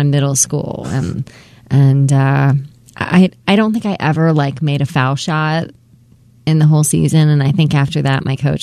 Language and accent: English; Westminster, Maryland, United States; So I grew up in Westminster in Maryland. So it's about 45 minutes north out in Carroll County.